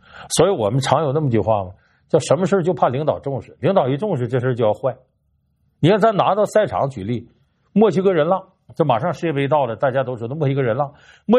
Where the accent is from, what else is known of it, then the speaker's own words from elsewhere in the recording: New York, United States; 我土生土长的纽约球迷